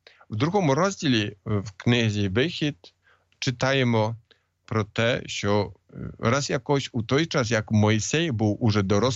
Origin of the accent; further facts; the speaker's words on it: Poland; Хоч я сам поляк